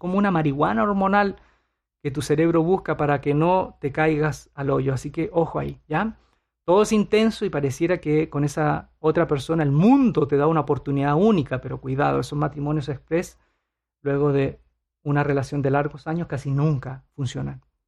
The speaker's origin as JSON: {"language": "Spanish", "country": "Puerto Rico", "said": "Si hay un momento donde no te debes soltar, estoy hablando como puertorriqueño."}